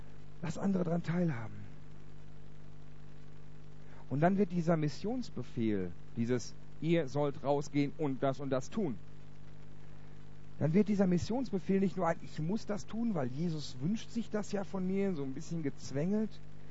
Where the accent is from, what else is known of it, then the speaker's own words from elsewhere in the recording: Ennepetal, North Rhine-Westphalia, Germany; ich komme aus Ennepetal. Ennepetal ist eine Stadt, wo es irgendwie für 40.000 Einwohner und knapp 18 Gemeinden gibt.